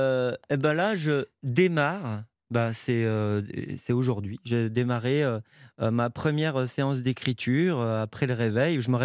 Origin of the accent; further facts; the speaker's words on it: Marseille, Provence-Alpes-Côte d'Azur, France; Moi, j'habite Marseille.